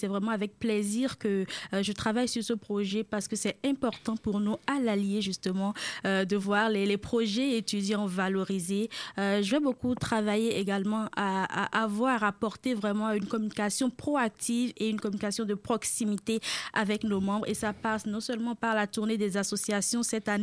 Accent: Benin; now in Quebec City, Canada; je suis béninoise, je suis étudiante au doctorat en communication publique ici même à l'Université Laval.

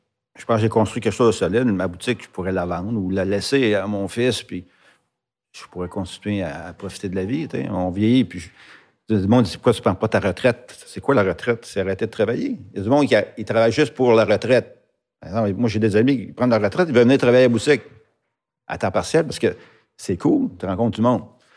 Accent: Sainte-Anne-des-Plaines, Quebec, Canada; Moi, je viens de Saint-Anne-des-Plaines, la couleur de la ville.

